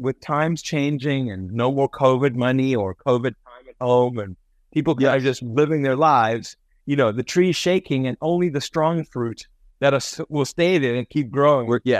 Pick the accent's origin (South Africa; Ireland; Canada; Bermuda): South Africa; I'm born and raised in South Africa.